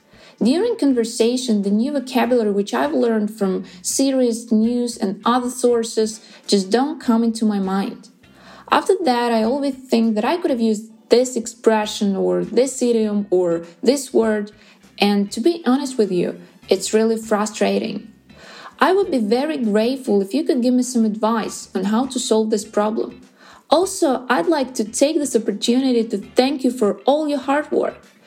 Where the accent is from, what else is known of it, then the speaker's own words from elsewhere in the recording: Ukraine; English is a second language; Hi, everybody. … from Ukraine, and this is my burning question.